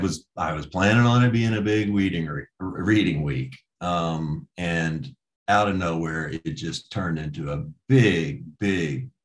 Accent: Kentucky, United States; But what's funny to me is there are, like, where I grew up in Kentucky is Central Time.

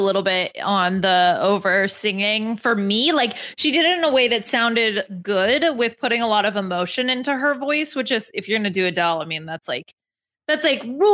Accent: Northeast, United States; I'm from the Northeast, from America, in the Northeast of America.

